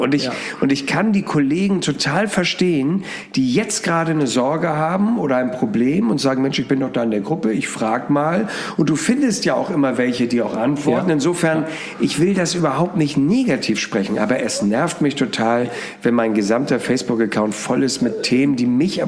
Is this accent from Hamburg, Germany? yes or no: yes; Hamburg, Germany; ich komme aus Hamburg